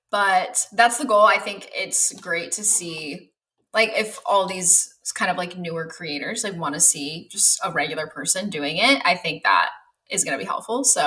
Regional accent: Texas, United States; Maybe it's a Southern thing. Like I'm from Texas. I'm here in Austin.

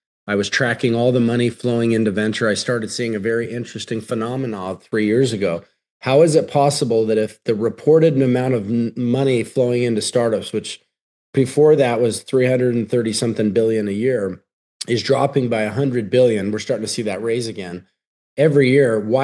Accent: Utah, United States; I'm from Utah, so maybe the culture is a little different, but Utah's a sales culture.

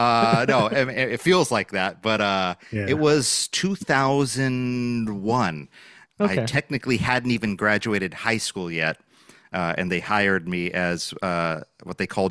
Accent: Carlsbad, California, United States; I grew up in Carlsbad, which is it was a sleepy little surf town about an hour south of Disneyland

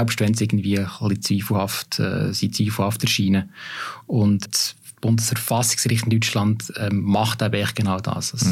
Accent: Bern, Switzerland; das ist für mich als Berner ein bisschen ein peinlicher Entscheid.

